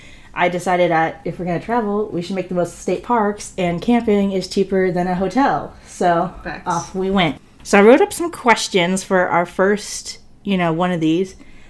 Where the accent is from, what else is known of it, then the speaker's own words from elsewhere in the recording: Florida, United States; well, then I'll just see every park in Florida, because I grew up in Florida.